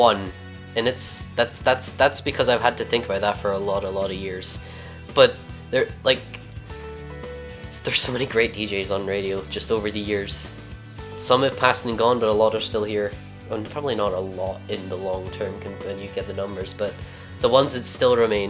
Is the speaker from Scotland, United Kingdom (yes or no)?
yes; Scotland, United Kingdom; I'm from Scotland, which is technically not Britain.